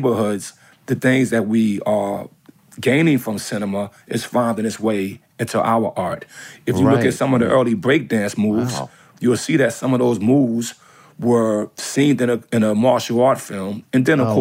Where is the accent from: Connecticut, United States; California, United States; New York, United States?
New York, United States; Staten Island; So for instance, Staten Island, my hometown, we renamed it Shaolin.